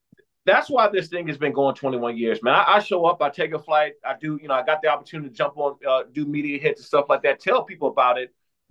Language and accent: English; Maryland, United States; I grew up here in Prince George's County, right? I'm going to say Prince George's County with us. We spent some time being homeless. We lost our home to a fire.